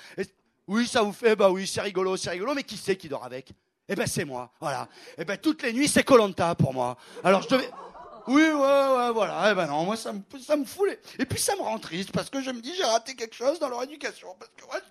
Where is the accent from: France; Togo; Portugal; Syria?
France; South; Moi, je viens du Sud, et dans le Sud-Est, j'ai pu pas mal jouer.